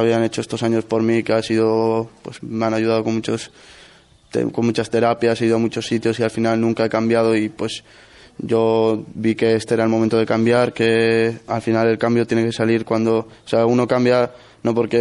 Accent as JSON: {"language": "Spanish", "town": "Hondarribia", "region": "Basque Country", "country": "Spain", "said": "De Hondarribia, País Vasco."}